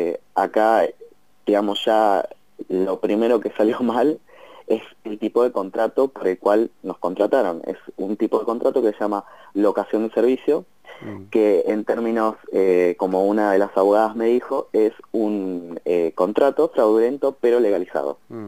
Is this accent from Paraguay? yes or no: no; La Plata, Buenos Aires Province, Argentina; Yo soy de acá de La Plata